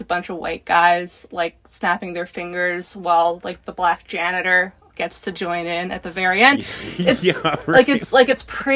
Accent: New Jersey, United States; I'm technically from New Jersey, but I mean, it's all kind of the same after a while.

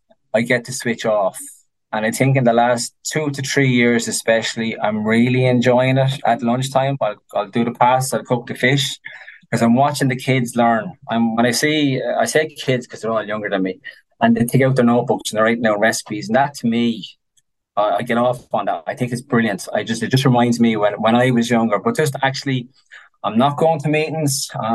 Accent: Ireland; But yeah, I like to eat and drink. Being Irish.

